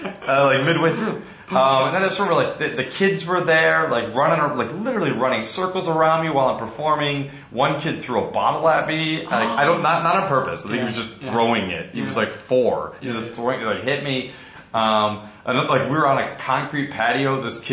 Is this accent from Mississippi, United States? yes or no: no; Palatine, Illinois, United States; born there; I was born in Palatine, Illinois, USA, back in 1976.